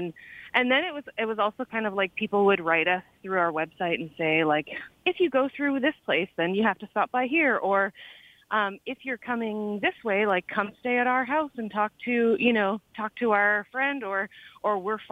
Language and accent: English; Ontario, Canada; we're two Canadian women who've grown up in different parts of the country. I'm from Ontario and went to school in New Brunswick